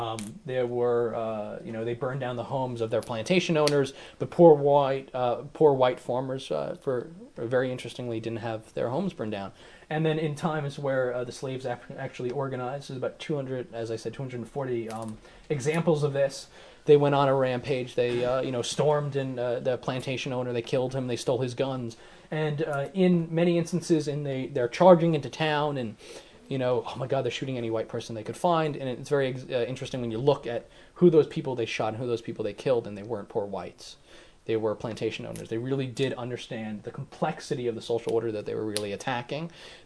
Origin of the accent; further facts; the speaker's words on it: Long Island, New York, United States; one of the first slave rebellions ever in the New World was in Long Island, my hometown.